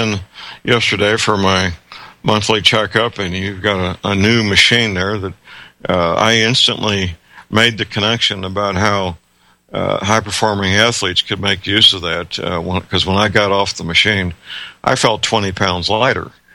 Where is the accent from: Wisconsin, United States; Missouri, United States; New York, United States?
Missouri, United States; St. Louis; born or raised there